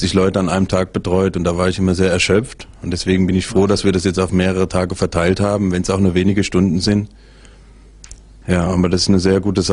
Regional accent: Odenwald, Germany; Ja, ich bin in einem Dorf aufgewachsen im Odenwald

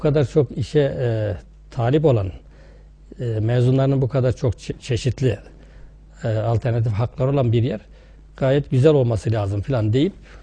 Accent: Sarıkavak, Mersin, Turkey; born there; Tarsus'a bağlı Sarıkavak köyünde doğdum.

